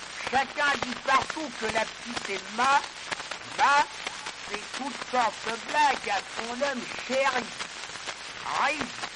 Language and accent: French; Saint-Quentin, Hauts-de-France, France; Je viens de Saint-Quentin